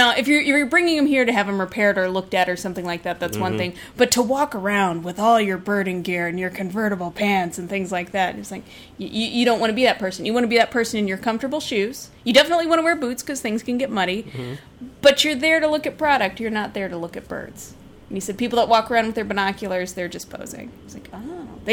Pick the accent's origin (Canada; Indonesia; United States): United States; Indiana; mine was a Hoosier Daddy.